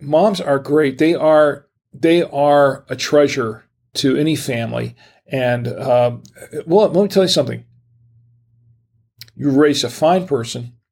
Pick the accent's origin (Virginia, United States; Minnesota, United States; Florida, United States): Florida, United States; Orlando; now in Charlotte, United States; all my fellow podcasters in Orlando were there. That's my hometown, is O-Town. We live in Charlotte, but I've never called Charlotte my home, and I don't think I ever really will.